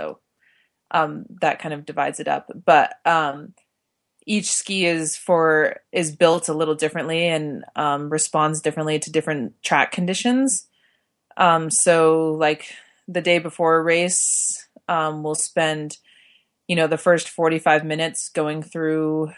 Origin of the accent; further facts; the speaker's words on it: Park City, Utah, United States; Yeah, so I grew up in Park City, Utah. And so, I mean, alpine skiing is for sure a way of life there.